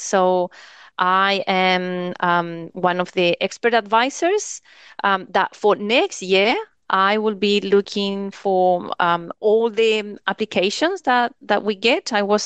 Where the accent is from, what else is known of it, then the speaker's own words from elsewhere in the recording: Chile; now in New Zealand; So I tell her I'm from Chile, but I'm living in New Zealand for 20 years